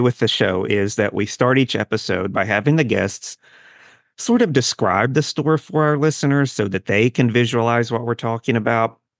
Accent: West Virginia, United States; today we are in my home state of West Virginia

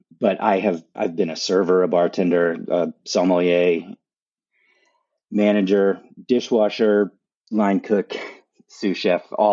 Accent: East Coast, United States; I loved growing up on the East Coast, really. I get asked this question a lot to compare East and West, right?

